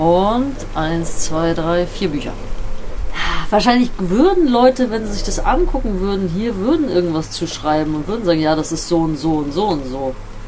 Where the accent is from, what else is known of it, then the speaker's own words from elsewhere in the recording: Bremen, Germany; Also ich komme aus Bremen-Nord, Blumenthal, da bin ich aufgewachsen, kennst du vielleicht, auch so ein abgehängter Stadtteil.